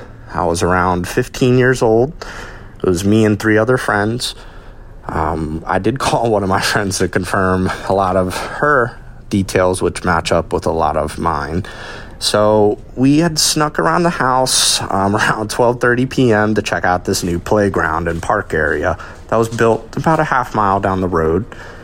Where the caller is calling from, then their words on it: Maryland, United States; I'm calling from Maryland on a Hometown Legends call.